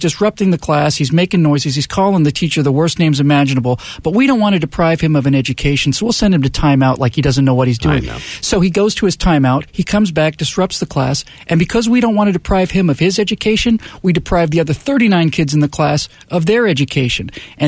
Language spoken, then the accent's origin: English; Bermuda; also born or lived in Miami, United States; now in United States; because I went to private schools where I grew up in Bermuda